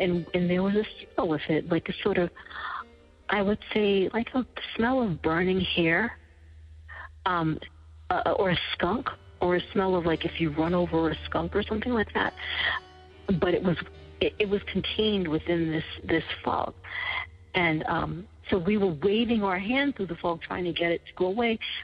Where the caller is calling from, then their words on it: North Carolina, United States; I'm calling from North Carolina